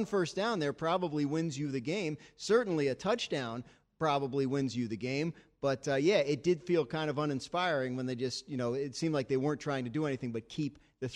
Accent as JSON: {"language": "English", "region": "New Jersey", "country": "United States", "said": "I'm from New Jersey, love New Jersey, proud of it."}